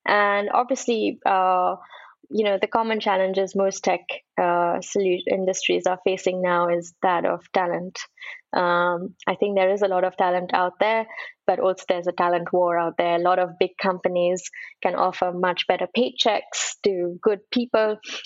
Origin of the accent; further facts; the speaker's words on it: Mumbai, Maharashtra, India; I was born and raised in Mumbai in India. And just being born in the time that I was born, which is in the early 80s